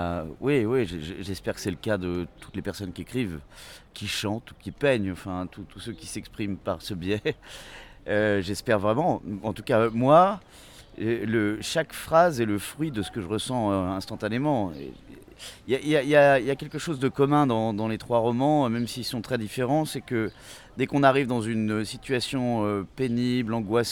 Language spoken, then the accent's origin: French; Brittany, France; C'est ma région d'origine, mais je connais très peu Rennes.